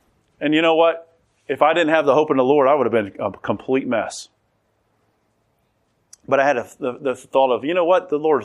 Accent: Roanoke, Virginia, United States; also born or lived in Knoxville; That's where my hometown was. I was born and raised there. I went off to the Air Force for a number of years, came back, then went down to Knoxville for 5 years and made it back to Roanoke again.

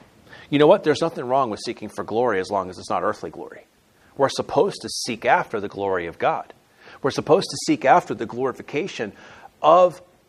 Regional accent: Florida, United States; Now, the lizards, okay, I'm from Florida. I like lizards.

